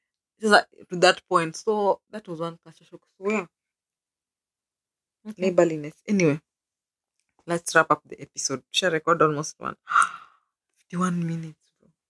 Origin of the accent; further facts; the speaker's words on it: Kisumu, Kisumu County, Kenya; now in Nairobi, Kenya; That was one culture shock that I experienced moving to Nairobi. Because growing up in Kisumu, we used to live like a community, like neighbors.